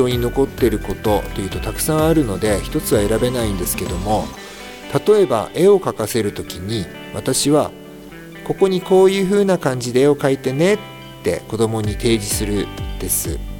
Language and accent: Japanese; Yokote, Akita, Japan; 出身は横手市です。